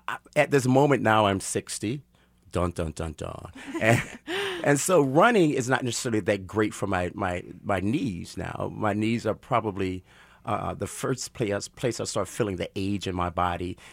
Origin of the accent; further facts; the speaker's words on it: Atlanta, Georgia, United States; where in Atlanta, I grew up in Atlanta, Georgia, wasn't as developed as it is now.